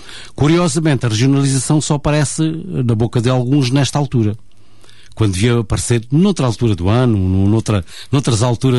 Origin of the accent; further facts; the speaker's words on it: Portugal; Nós não somos portugueses de segunda.